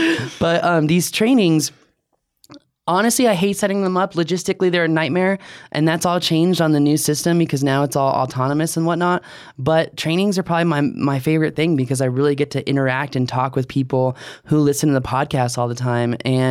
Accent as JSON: {"language": "English", "region": "Virginia", "country": "United States", "tie": "born or raised there", "said": "Yeah, Jason's from DC area. That's my hometown. So. Reppin' the hood."}